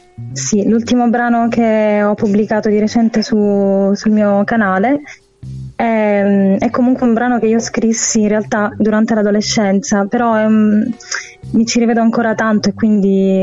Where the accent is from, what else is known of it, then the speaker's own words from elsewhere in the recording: Bagheria, Sicily, Italy; Sono di Bagheria, in provincia di Palermo. siciliana.